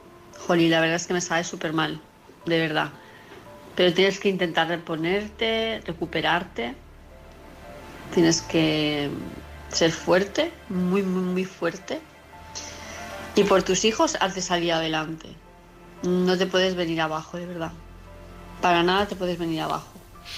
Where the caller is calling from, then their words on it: Palma, Balearic Islands, Spain; de Palma de Mallorca